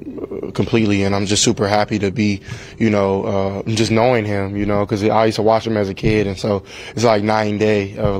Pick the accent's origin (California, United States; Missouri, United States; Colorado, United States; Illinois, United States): California, United States; You know, I'm from SoCal.